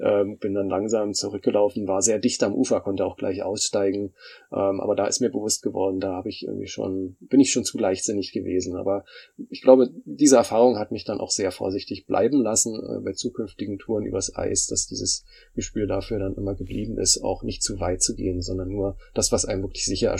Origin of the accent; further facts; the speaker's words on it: Brandenburg, Germany; Ich komme ursprünglich aus der Niederlausitz, bin dort auch immer wieder gerne unterwegs, weil ich dort aufgewachsen bin